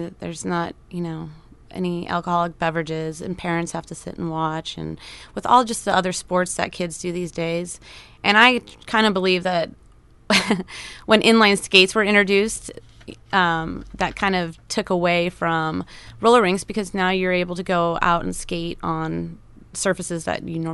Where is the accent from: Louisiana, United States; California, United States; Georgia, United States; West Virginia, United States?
California, United States; Newport Beach; now in Astoria, United States; All right. I'm from Newport Beach, California. I moved here about 2.5 years ago. I absolutely love Astoria.